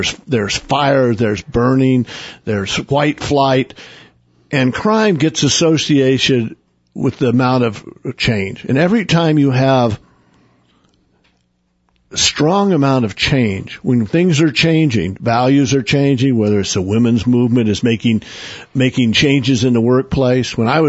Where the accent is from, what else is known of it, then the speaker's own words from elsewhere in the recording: Oklahoma, United States; When I was growing up in Oklahoma, when I went to college, you could drive around the town on paved streets.